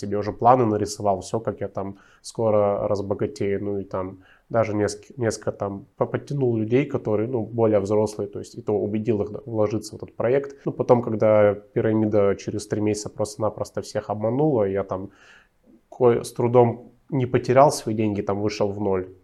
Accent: Nizhny Tagil, Sverdlovsk Oblast, Russia; Вообще, мой родной город Нижний Тагил, где я родился

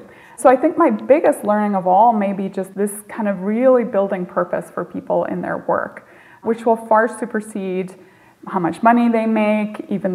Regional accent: Northern Ireland, United Kingdom; girl growing up in Northern Ireland in the Troubles

